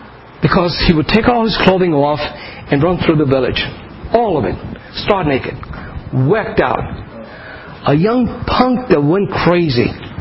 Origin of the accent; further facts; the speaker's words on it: New Jersey, United States; You know, I'm from New Jersey. He sends me to the desert.